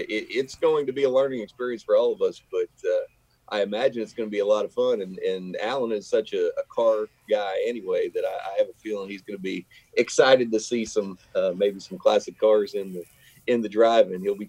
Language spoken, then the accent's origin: English; Greensburg, United States; born there; I was born in Greensburg.